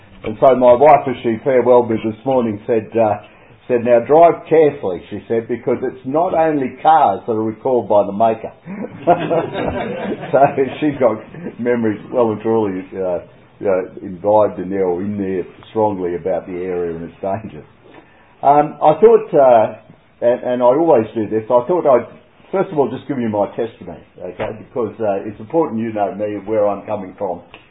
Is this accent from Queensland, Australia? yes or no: yes; Brisbane, Queensland, Australia; I grew up in Brisbane.